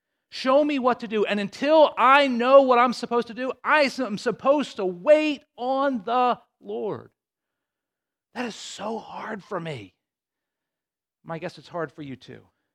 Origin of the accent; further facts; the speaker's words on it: Towson, Maryland, United States; Right now, there's the church that I grew up in Towson.